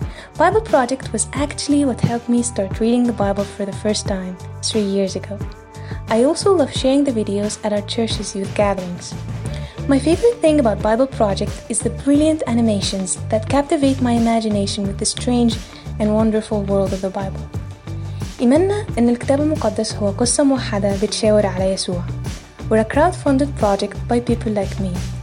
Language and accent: English; Egypt; and I'm from Egypt.